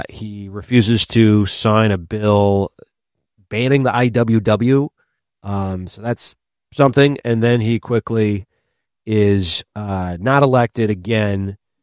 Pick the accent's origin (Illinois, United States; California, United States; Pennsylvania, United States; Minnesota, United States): Minnesota, United States; St. Paul; they moved their HQ to St. Paul, which I just want to say for the record, I this is my hometown. My family still lives there in St. Paul